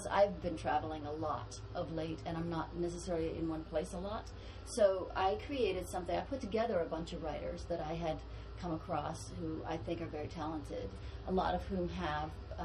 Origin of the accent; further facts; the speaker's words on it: Prince Edward Island, Canada; I grew up on the eastern part, just 15 miles east of Charlottetown, which is the capital. And I grew up on a farm there.